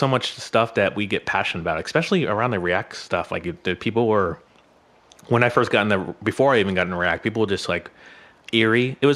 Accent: Orlando, Florida, United States; also born or lived in Tampa; Like I came from Tampa and Orlando, and Orlando had a very, very strong tech community

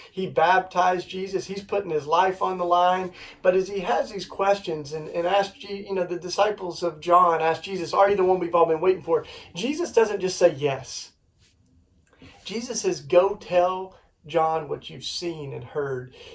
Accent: Tennessee, United States; the church that I grew up in, I grew up down in the Bible Belt in East Tennessee

